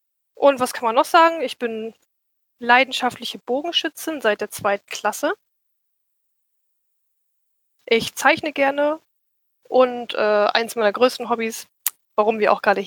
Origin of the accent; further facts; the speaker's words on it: Lower Saxony, Germany; Ich bin 28 Jahre alt, ich bin eine Ostfriesin, ich komme sogar aus der Geburtsstadt von Otto Walkes